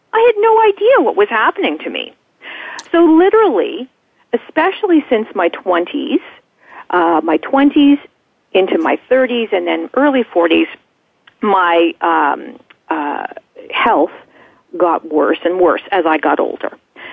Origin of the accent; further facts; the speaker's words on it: Canada; I am from Canada. My background is, you're off by 1 year. I just turned 45 years old.